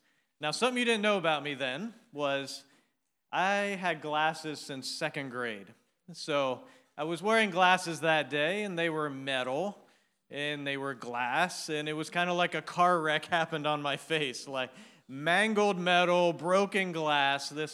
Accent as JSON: {"language": "English", "town": "Dover", "region": "Ohio", "country": "United States", "tie": "born or raised there", "said": "And I grew up, not in Cincinnati, I grew up in Dover, Ohio."}